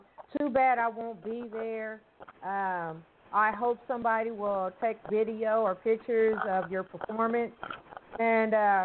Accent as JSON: {"language": "English", "town": "Evansville", "region": "Indiana", "country": "United States", "tie": "born or raised there", "said": "but I left it in my hometown, which is Evansville, Indiana."}